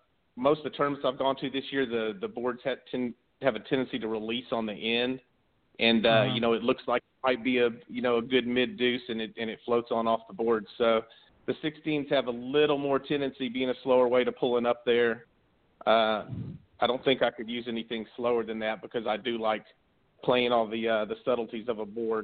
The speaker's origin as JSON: {"language": "English", "town": "Wharton", "region": "Texas", "country": "United States", "tie": "born or raised there", "lives_now": "Round Rock, United States", "said": "Well, I grew up outside of Houston in a small town called Wharton. But currently I live in Round Rock, Texas, just outside of Austin"}